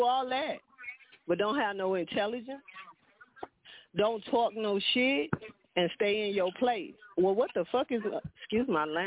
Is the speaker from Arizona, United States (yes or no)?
no; New York, United States; My parents are very country. So, but growing up in New York, I didn't get to have that country life.